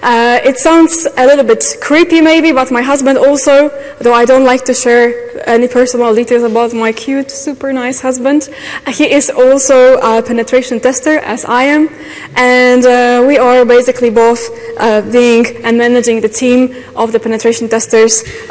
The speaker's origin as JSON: {"language": "English", "country": "Poland", "said": "Welcome on my session. As you see, my complex surname, I'm from Poland"}